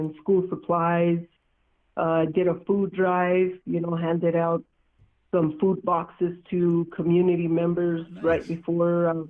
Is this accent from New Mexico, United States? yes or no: yes; Ohkay Owingeh, New Mexico, United States; So I'm born and raised in Okaawinge, New Mexico, second of eight children.